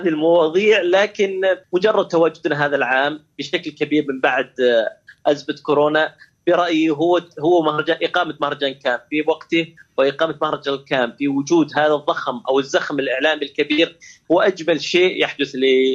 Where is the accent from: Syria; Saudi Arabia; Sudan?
Saudi Arabia; لا شك أنه حلم لدينا نحن كل السعوديين هو مشاركة وتواجد فيلم سعودي في المهرجان